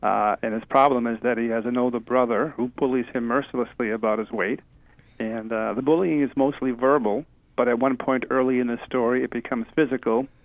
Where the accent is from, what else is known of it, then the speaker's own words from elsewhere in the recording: Brockton, Massachusetts, United States; Well, I grew up in Massachusetts, in a city called Brockton, which is about 30 miles south of Boston.